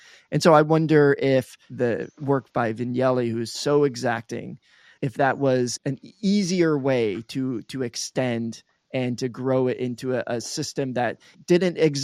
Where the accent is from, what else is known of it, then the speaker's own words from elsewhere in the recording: New York, United States; As a New Yorker, you know, we love the subway. As New Yorkers, oftentimes we're very local and we think that ours is the best.